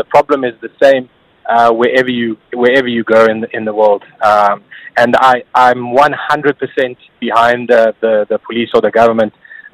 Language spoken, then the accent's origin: English; South Africa; now in United Arab Emirates; I'm a South African paramedic. I'm now working in the UAE